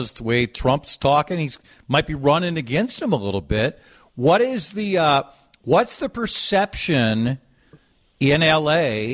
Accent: Golden Valley, Minnesota, United States; now in Plymouth, United States; Of course, Plymouth, my hometown. Well, not, excuse me, not my hometown. My town I live in. Golden Valley's my hometown.

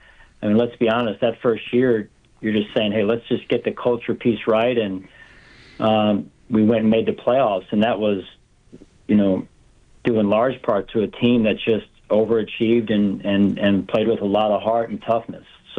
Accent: Pennsylvania, United States; growing up outside of Philadelphia, I wasn't too far geographically from Buffalo.

